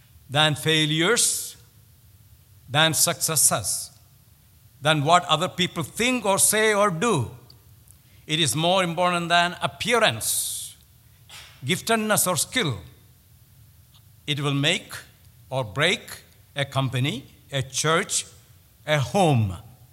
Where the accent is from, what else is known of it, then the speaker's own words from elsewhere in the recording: India; When I was growing up in India, we had many of those connecting.